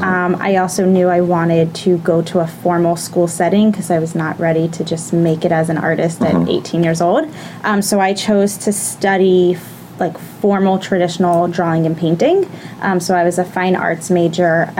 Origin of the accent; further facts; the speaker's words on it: Pennsylvania, United States; I'm from Bucks County, Pennsylvania, which is about an hour and a half south of Manhattan. Mm-hmm. I grew up very suburban lifestyle, but coming to New York pretty often.